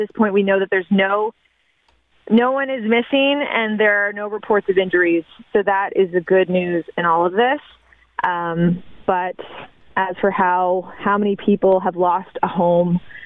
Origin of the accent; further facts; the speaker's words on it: Halifax, Nova Scotia, Canada; I'm from Halifax and have worked elsewhere.